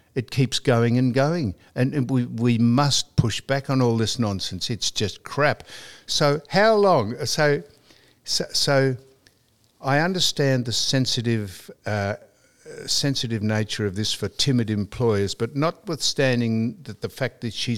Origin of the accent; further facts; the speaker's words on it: Australia; You know, we are Australian.